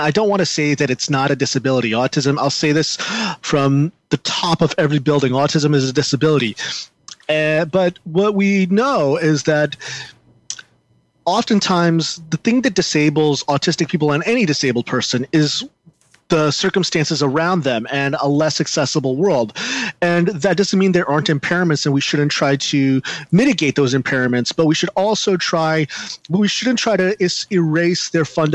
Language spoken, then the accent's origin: English; California, United States; I grew up in Southern California, so Disneyland's not too far away from me.